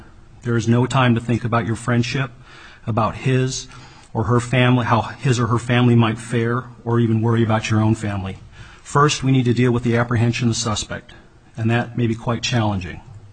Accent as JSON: {"language": "English", "town": "Anchorage", "region": "Alaska", "country": "United States", "tie": "born or raised there", "said": "I grew up in Anchorage, and it has been my honor to serve my country and my community."}